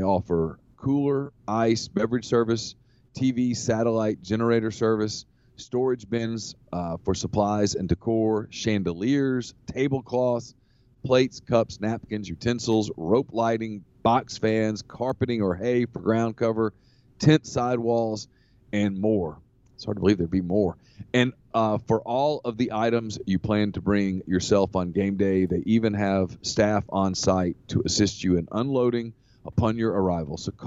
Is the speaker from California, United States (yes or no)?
no; Louisiana, United States; I'm from Louisiana. I got a lot of Louisiana roots. Lots and lots.